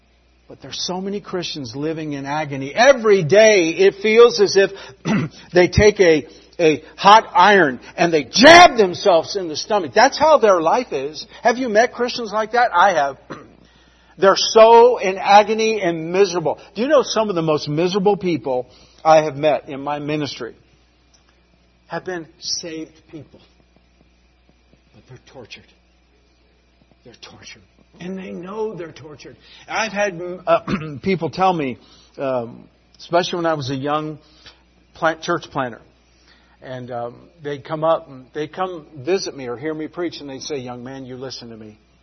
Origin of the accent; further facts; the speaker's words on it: California, United States; Growing up in California, where we had the first electric cars 30 years ago